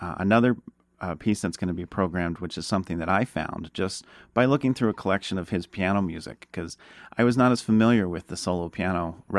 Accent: Maryland, United States; I grew up in Maryland and had very supportive parents that got me lessons pretty much right away.

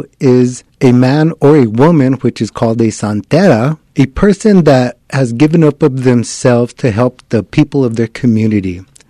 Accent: Santa Fe, New Mexico, United States; born there; No, I was born in Santa Fe. In fact, the new hotel, the Drury Hotel, is where I was born, the old St. Vincent's Hospital.

